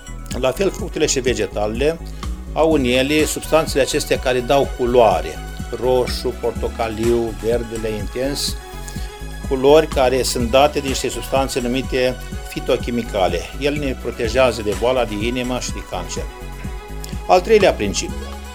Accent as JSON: {"language": "Romanian", "town": "Iași", "region": "Iași County", "country": "Romania", "said": "sunt din România, din orașul Iași, Dulcele Târg al Ieșilor."}